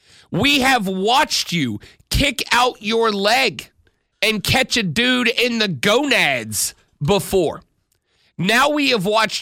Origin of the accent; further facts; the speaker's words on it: the South, United States; So I grew up in the South.